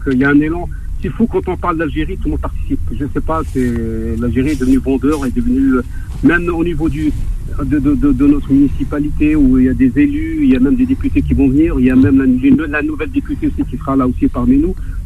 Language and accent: French; Nanterre, Île-de-France, France; je suis natif des bidonvilles de Nanterre.